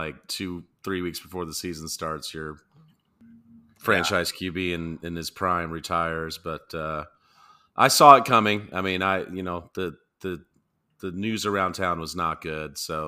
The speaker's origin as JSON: {"language": "English", "town": "Indianapolis", "region": "Indiana", "country": "United States", "tie": "born or raised there", "said": "Yes, sir. Born and raised in Indy, and the Colts came to town with the midnight move from Baltimore in 1985."}